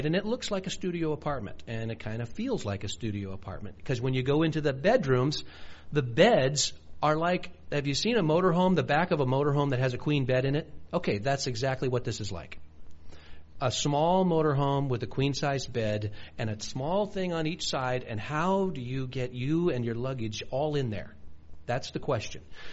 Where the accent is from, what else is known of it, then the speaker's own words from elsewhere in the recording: United States; I, as an American